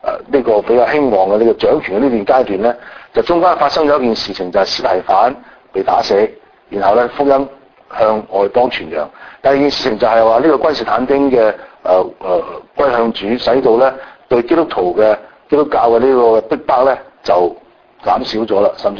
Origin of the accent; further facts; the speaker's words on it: Guangdong, China; 我哋中國人我哋廣東人講話七國咁亂啊